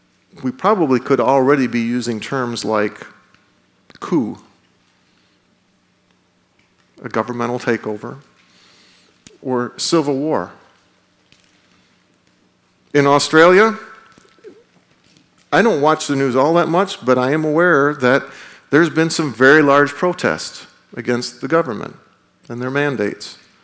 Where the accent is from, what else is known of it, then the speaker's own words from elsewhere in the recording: Canada; And being Canadian, I had a question.